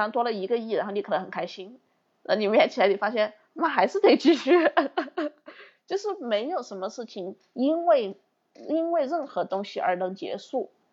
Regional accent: China; 我们中国人

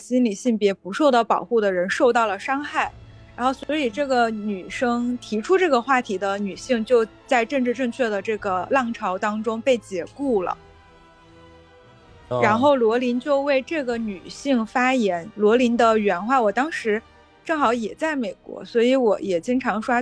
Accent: China; 可能我是在中国的这个环境中成长的

